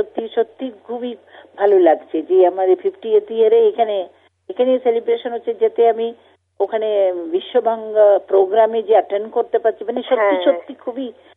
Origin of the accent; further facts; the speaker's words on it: Kerala, India; born there; now in Kolkata, India; আমি তো কেরালাতে খালি জন্ম হয়েছে বাকি সব তো এখানে